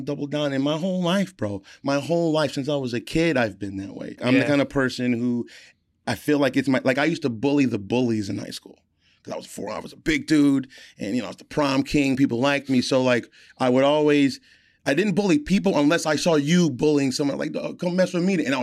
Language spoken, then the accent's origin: English; Wheeling, Illinois, United States; I grew up in the North Shore, which is, I learned, is one of the top five biggest Jewish populations in the country.